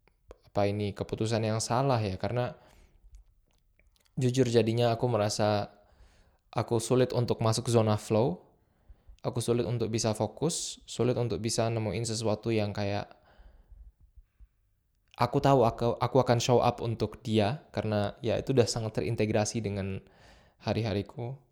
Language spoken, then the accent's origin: Indonesian; Indonesia; now in Germany; kita orang Indo yang tinggal di Jerman.